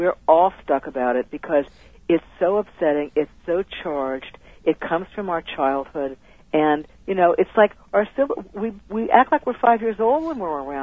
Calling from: Ventura, California, United States

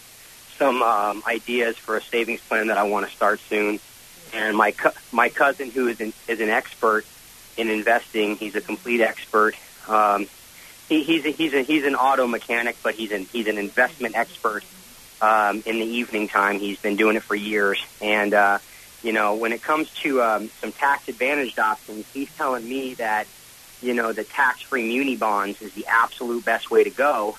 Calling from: Thousand Oaks, California, United States; Actually calling from Thousand Oaks.

